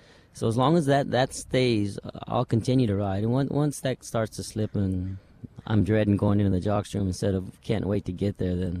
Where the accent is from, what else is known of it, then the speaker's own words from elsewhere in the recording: Roswell, New Mexico, United States; You know, it was great growing up around there, first of all, because I was surrounded with horses.